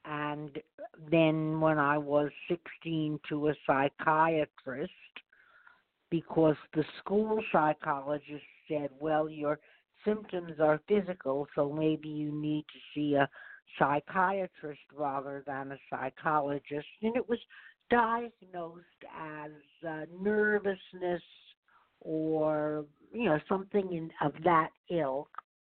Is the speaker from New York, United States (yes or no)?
yes; New York, United States; I grew up in the suburbs of New York, and life was not that great for me.